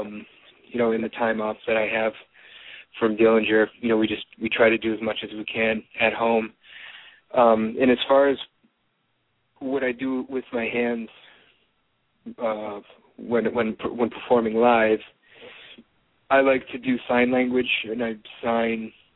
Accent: Detroit, Michigan, United States; we're all friends from Detroit. Most of us, you know, we've known each other for years and just wanted to play some music together.

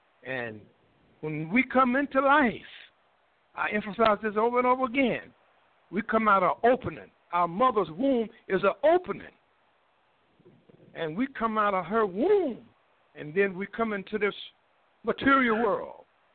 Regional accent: North Carolina, United States; because I'm from North Carolina, when have we had a blizzard like this?

